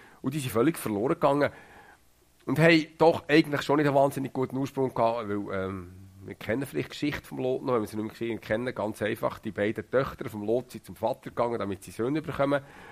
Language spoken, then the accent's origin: German; Switzerland; Und nebenbei bin ich Schweizer.